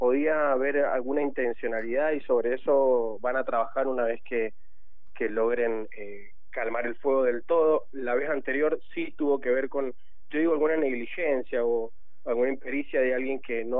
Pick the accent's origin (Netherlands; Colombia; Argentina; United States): Argentina; Guaymallén, Mendoza; Yo soy de Guaymallén, de la zona de Villanueva.